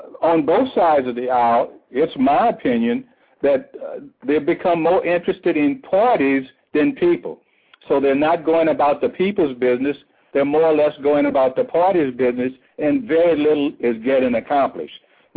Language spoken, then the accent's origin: English; Louisiana, United States; established a law practice again back in my home state of Louisiana